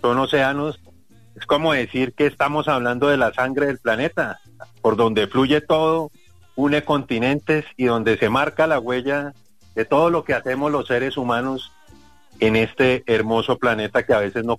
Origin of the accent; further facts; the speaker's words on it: Bogotá, Bogotá Capital District, Colombia; also born or lived in Caribbean coast; aunque soy de Bogotá, casi toda mi vida la he pasado en la costa, principalmente en el Caribe